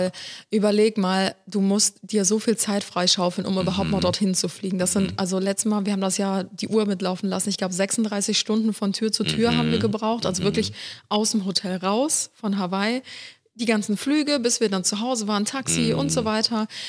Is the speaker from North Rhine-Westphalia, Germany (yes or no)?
yes; Cologne, North Rhine-Westphalia, Germany; also born or lived in Ulm; wir sind beide in Köln aufgewachsen. Unsere Familien sind auch nie ausgewandert oder weggezogen oder sonstiges.